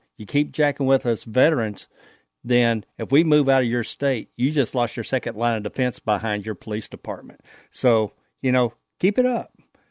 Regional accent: Alvarado, Texas, United States; I know all this area well because I grew up in Alvarado, and I also lived over in Siegelville as well, which is South Dallas.

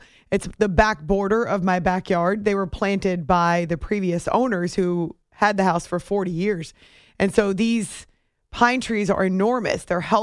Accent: New Hampshire, United States; which I grew up in New Hampshire. We have tons of evergreen trees, but we also had woods.

